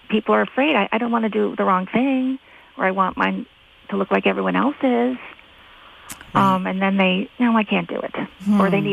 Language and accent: English; Amherst, Massachusetts, United States; people weren't speaking Swedish in Amherst, Massachusetts, where I grew up